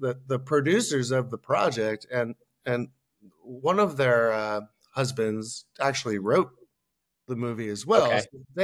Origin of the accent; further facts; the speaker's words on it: New York, United States; And I'm from New York.